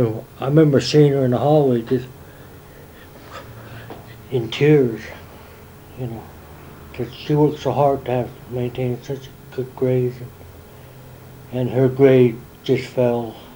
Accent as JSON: {"language": "English", "town": "Salt Lake City", "region": "Utah", "country": "United States", "tie": "born or raised there", "said": "I'm born and raised in Salt Lake, and I always considered myself as a good American"}